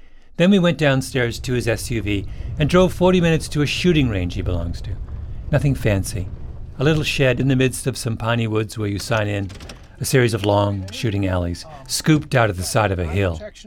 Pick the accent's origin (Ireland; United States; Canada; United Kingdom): Canada; When I was growing up in Canada, I don't think I even knew anyone who'd held a gun.